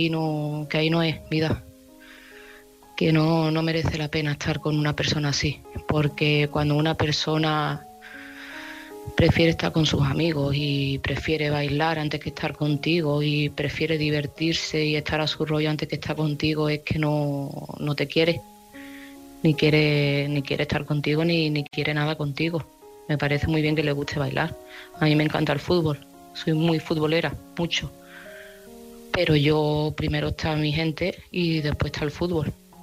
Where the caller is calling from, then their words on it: Seville, Andalusia, Spain; de Sevilla